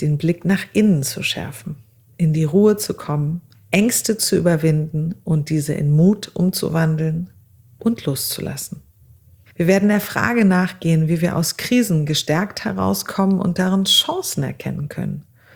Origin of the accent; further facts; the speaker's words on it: Azerbaijan; now in Germany; Ich bin 40 Jahre alt, armenischer Abstammung, und ich wurde aber in Aserbaidschan geboren und bin dort in ganz, ganz einfachen Verhältnissen groß geworden.